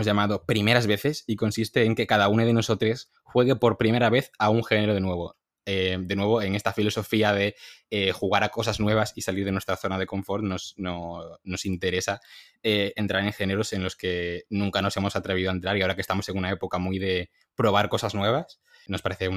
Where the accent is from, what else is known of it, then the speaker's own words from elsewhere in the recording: Vigo, Galicia, Spain; now in Madrid, Spain; Ari y yo somos de Vigo, Pablo es de Soria. Ahora mismo Pablo y yo estamos estudiando en Madrid